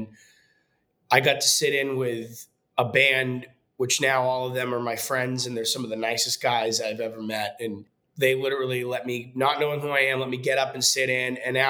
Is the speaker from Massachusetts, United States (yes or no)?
yes; Boston, Massachusetts, United States; Well, you know, I'm originally from Boston, and I grew up in a musical family.